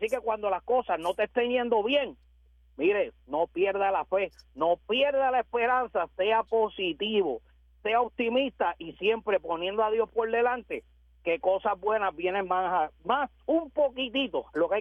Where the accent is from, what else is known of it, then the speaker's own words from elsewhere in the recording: Aguada, Puerto Rico; aquí en Puerto Rico, va a haber boxeo en mi pueblo de Aguada también.